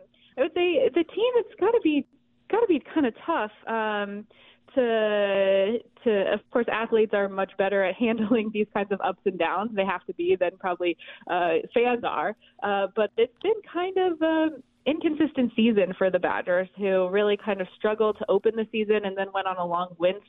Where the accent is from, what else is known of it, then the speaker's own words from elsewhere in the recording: Florida, United States; now in Green Bay, United States; But I'm from Florida, and my partner of 7 years is still down there.